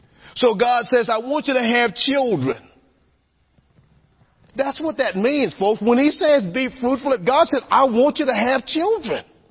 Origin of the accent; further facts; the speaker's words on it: Louisiana, United States; I'm from Louisiana. Louisiana is called sportsman's paradise. People eat all kind of creepy crawly things.